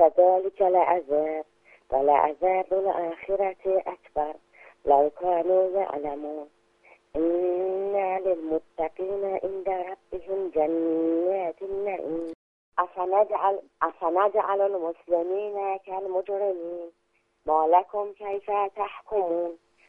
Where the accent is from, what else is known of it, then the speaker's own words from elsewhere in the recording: Shiraz, Fars, Iran; بله بله، از شیراز هستم.